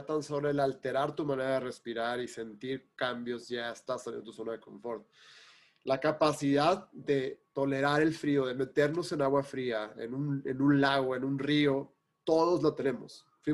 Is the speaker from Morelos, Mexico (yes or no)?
no; Hermosillo, Sonora, Mexico; Yo soy de Hermosillo, Sonora, me bañaba con agua caliente en el verano, 45 grados afuera